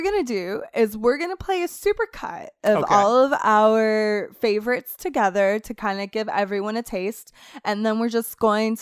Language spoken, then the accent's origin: English; Puerto Rico; also born or lived in Florida, United States; Yeah. Really? Yeah, it's still really sticky up there. It usually doesn't cool down to the 70s until Halloween.